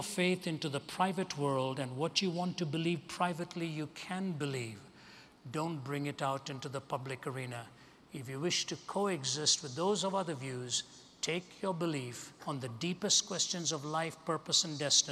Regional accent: India; moved away; growing up in India, which is 80% Hindu

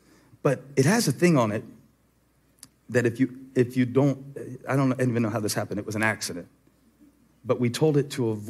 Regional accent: Charleston, South Carolina, United States; now in Charlotte, United States; I grew up near Charleston and I live in Charlotte for over 15 years and I should know my way

